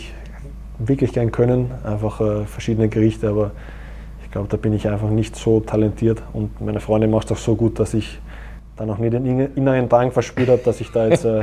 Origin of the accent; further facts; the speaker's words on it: Austria; man hat es nicht so einfach jetzt als Österreicher hier in einer deutschen Kabine